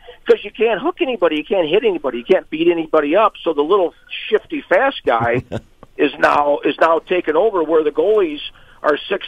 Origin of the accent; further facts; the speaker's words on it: Peoria, Illinois, United States; Well, I'm Peoria, Illinois is my hometown, the cultural mecca of Illinois.